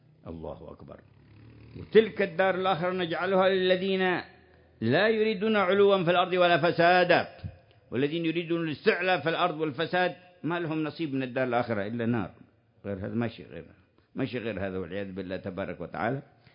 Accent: Hadramawt, Yemen; moved away; أنا خرجت من حضرموت

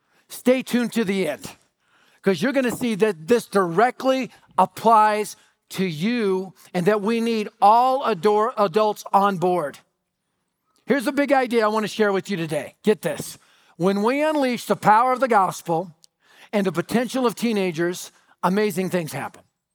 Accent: Denver, Colorado, United States; I was raised in North Denver long before it was skinny jeans and organic salads in the Highlands. It was the highest crime rate area in Denver, and my family was part of that crime rate.

